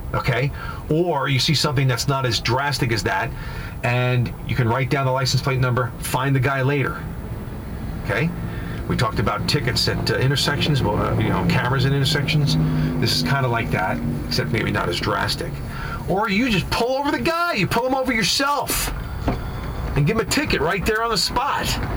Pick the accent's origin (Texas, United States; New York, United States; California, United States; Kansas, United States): New York, United States; I drive great. I'm from New York.